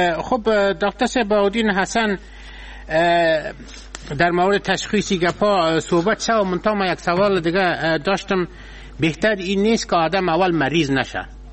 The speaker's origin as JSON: {"language": "Persian", "country": "Afghanistan", "said": "ما از افغانستان هستیم"}